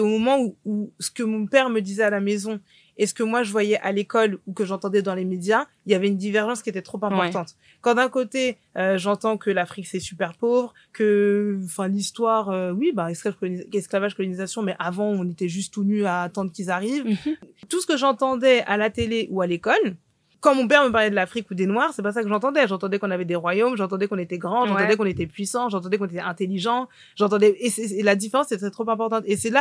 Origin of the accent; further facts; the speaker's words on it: Île-de-France, France; Je suis née à Paris, donc 14e. J'ai grandi dans le 95. D'abord, dans une ville où on n'était pas en minorité, et ensuite dans une ville où on était plus ou moins la seule famille de Noirs.